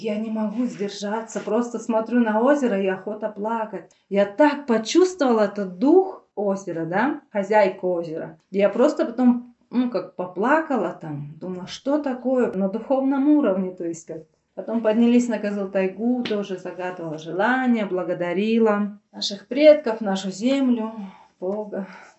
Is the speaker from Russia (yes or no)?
yes; Abakan, Khakassia, Russia; Я сама родилась и выросла в Абакане.